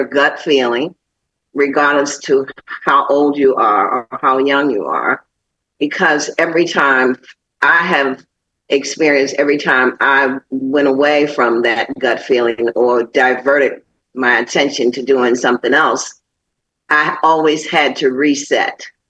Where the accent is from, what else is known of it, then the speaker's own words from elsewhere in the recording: Washington, District of Columbia, United States; growing up in Washington, D.C. used to be a safe haven. I could go northeast, where I grew up in northeast.